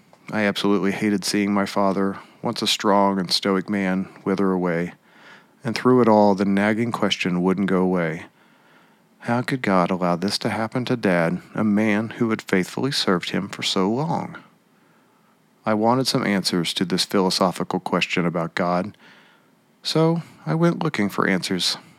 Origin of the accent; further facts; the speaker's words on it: Baxter Springs, Kansas, United States; My family lived in Kansas City, 3 hours away from my hometown of Baxter Springs, Kansas.